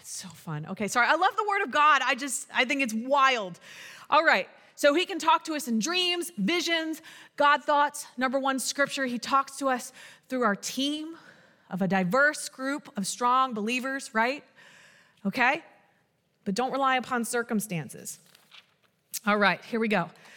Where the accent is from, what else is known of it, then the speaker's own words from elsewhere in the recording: United States; I'm an American. I'm proud to be American, you know, whatever.